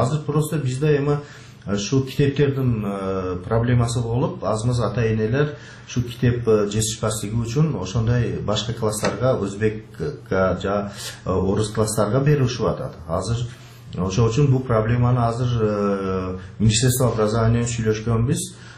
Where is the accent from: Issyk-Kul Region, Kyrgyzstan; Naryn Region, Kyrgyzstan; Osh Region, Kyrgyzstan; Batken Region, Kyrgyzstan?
Batken Region, Kyrgyzstan; Uch-Korgon; born there; Эми биз ушу Кыргызстанда ушу Үч Коргондо ушакта турганман 60-жылкы жыл.